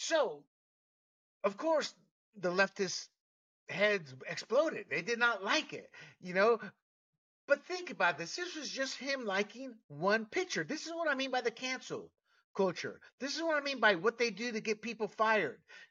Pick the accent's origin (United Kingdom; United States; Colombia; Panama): Panama; I was born and raised in Panama.